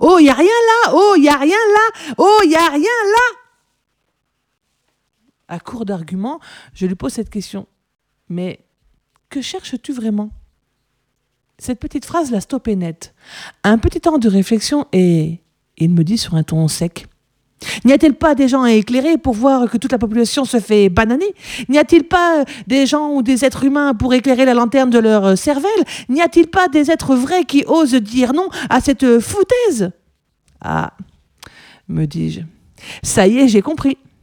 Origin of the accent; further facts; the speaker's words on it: Toulouse, Occitanie, France; Donc, je viens de Toulouse, pour préciser